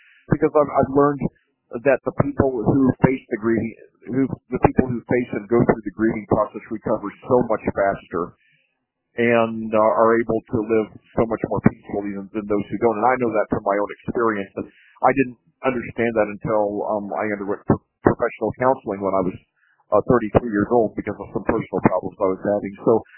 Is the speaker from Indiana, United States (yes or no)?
yes; Indiana, United States; commentating high school football here in my home state of Indiana